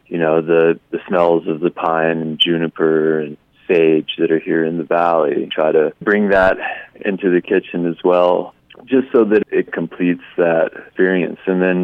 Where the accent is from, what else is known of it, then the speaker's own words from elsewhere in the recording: Nashville, Tennessee, United States; I grew up in Nashville, Tennessee, so I definitely have that connection to the South and really enjoy that type of cuisine.